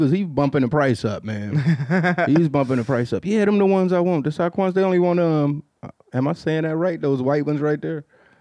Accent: Queens, New York, United States; I grew up in Queens, New York.

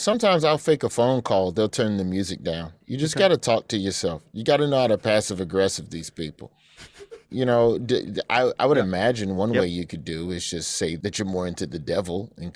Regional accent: Alabama, United States; Also, I'm from Alabama, so I can talk shit.

